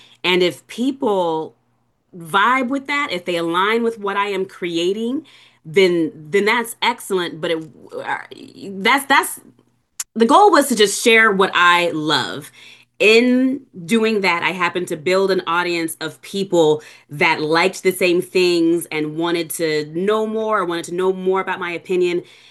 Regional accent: San Diego, California, United States; growing up in Encanto, it being a diverse area, for me, there weren't a whole lot of people to share my love of fandom with. As a matter of fact, growing up, you know, Black in San Diego

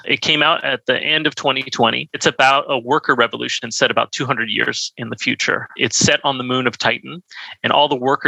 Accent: San Diego, California, United States; now in Montreal, Canada; I'm calling from snowy Montreal, Quebec in Canada. And I've been up here for, 7 years or something like that. I'm originally from San Diego, or I grew up in San Diego.

